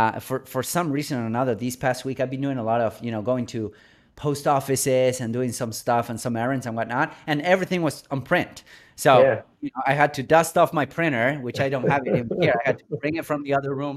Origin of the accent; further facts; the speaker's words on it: Buenos Aires, Argentina; English is a second language; But I grew up in Buenos Aires, in Argentina, in South America, and we are really, really south.